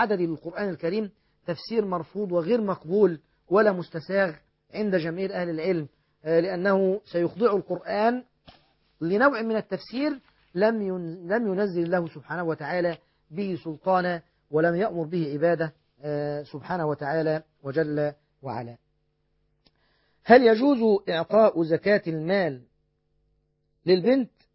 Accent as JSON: {"language": "Arabic", "country": "Egypt", "said": "وهذا هو المعمول به عندنا في مصر وفي بعض البلاد المجاورة"}